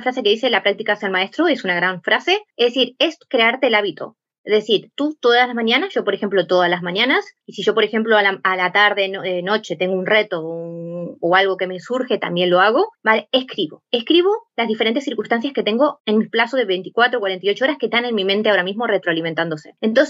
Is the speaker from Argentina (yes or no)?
yes; Argentina; moved away; Yo me crié en Argentina.